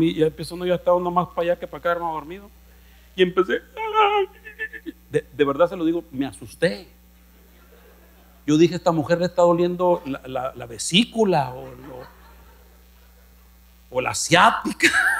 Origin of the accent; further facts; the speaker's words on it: northern Mexico, Mexico; Yo soy del norte de México, donde en el norte del México gritamos para hablar.